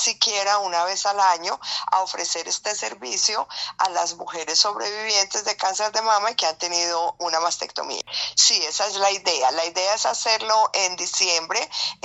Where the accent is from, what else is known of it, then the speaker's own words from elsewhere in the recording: Armenia, Quindío, Colombia; born there; llegué al departamento del Quindío y a la ciudad de Armenia. Yo soy nacida aquí y quería retribuirle a mi ciudad